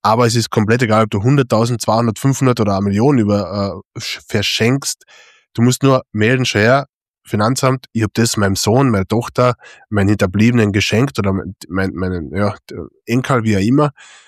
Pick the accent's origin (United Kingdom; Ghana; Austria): Austria; bei uns in Österreich gibt es ja leider kein Kinderdepot, ne?